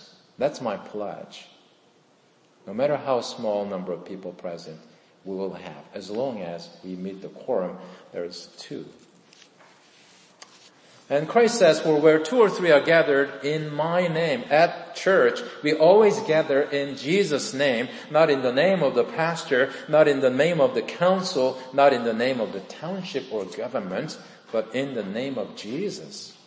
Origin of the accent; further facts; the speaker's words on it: South Korea; I was born and raised in Korea. It was fun growing up in Korea during the 1960s.